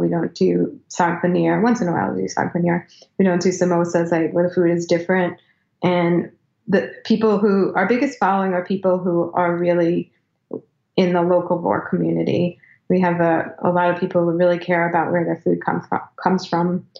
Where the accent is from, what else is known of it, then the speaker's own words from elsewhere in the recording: New York, United States; now in Brattleboro, United States; I'm from New York, and I always wanted to see what it was like to live in a smaller place